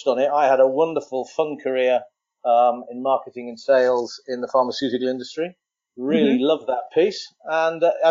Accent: Ireland; Sadly, as an Irishman, the RFU has sort of aligned this all into helping England to become a winning rugby team again.

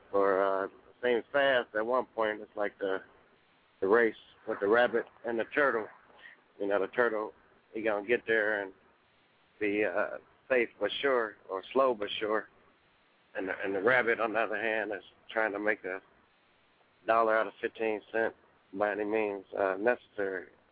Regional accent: Cincinnati, Ohio, United States; Yeah, I'm I'm … from Cincinnati, Ohio.

